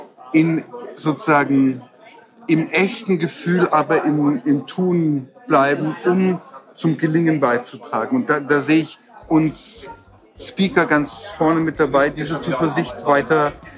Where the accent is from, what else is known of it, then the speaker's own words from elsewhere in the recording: Bavaria, Germany; Nein, ich bin ein echter Bayer.